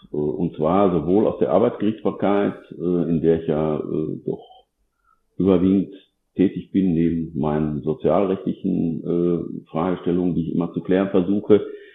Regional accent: North Rhine-Westphalia, Germany; Ich selbst bin ja aus Nordrhein-Westfalen und da auch ansässig.

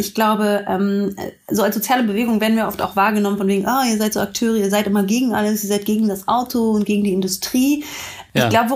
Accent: Berlin, Germany; Ich bin ja auch Berlinerin.

